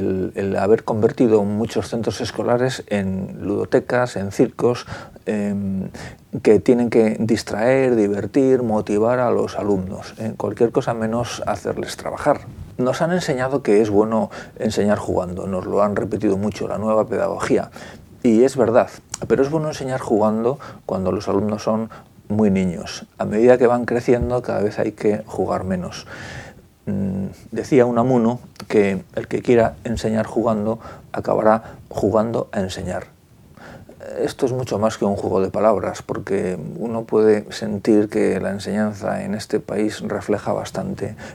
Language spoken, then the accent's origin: Spanish; Vigo, Galicia, Spain; yo soy de Vigo